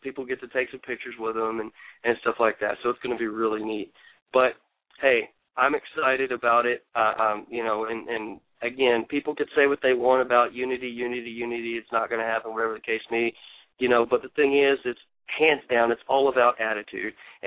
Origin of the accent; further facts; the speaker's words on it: Texas, United States; You know, heck, we're from Texas. I mean, Southern hospitality is massively huge with us.